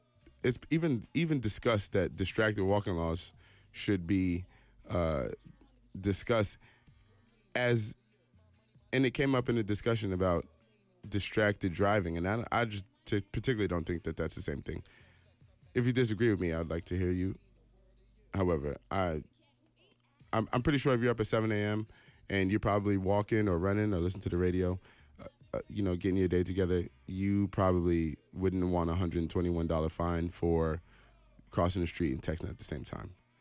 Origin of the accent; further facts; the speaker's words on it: United States; me as an American